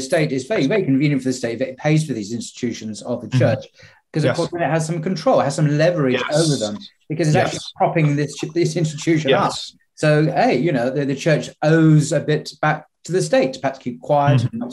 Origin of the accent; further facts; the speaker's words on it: England, United Kingdom; as an Englishman, where in England or the UK, the head of state